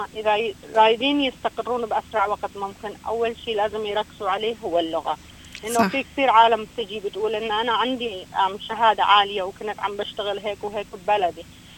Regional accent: Iraq; moved away as an adult; now in Australia; كل شيء اللي أنا عملته في بلدي العراق تركته وراي

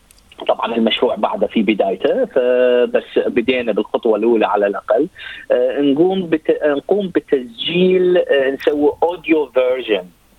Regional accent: Iraq; يعني أنا من العراق فكنت قريب جدا على الحدود

